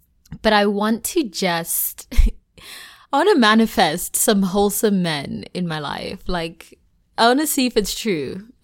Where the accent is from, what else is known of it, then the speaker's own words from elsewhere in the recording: South Africa; And also just like the cultural context of being South African, where there's such a high femicide rate